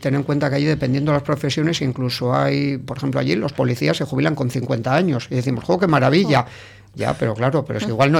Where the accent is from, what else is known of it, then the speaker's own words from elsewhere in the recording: Sestao, Basque Country, Spain; sí, he vivido siempre en Sestao, la Iberia. Es que si nos ponemos a poner límites, te diría hasta que soy de la Iberia.